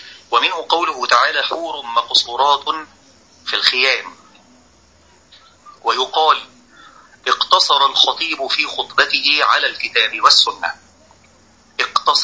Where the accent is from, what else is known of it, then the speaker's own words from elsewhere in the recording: Egypt; التي نقرأ بها في بلدنا مصر